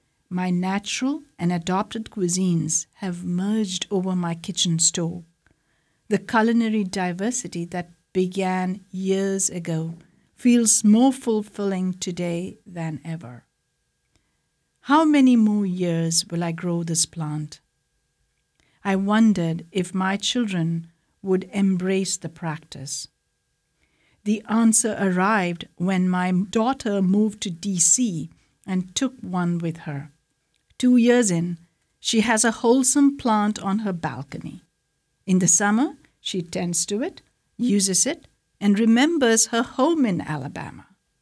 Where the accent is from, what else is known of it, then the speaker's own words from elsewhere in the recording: Kerala, India; born there; I was born in Kerala, India, and this plant is perennial to that tropical soil where it grows into shrubs.